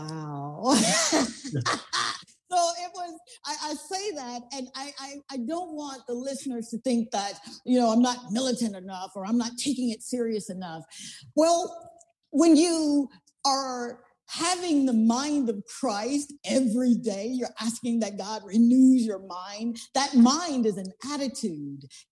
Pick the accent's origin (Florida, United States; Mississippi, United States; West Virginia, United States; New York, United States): Mississippi, United States; I grew up in Mississippi, guys.